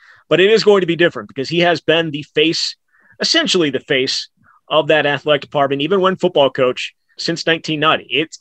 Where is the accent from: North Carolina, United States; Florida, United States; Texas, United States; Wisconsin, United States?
Wisconsin, United States; I grew up in Wisconsin, going to Wisconsin football games.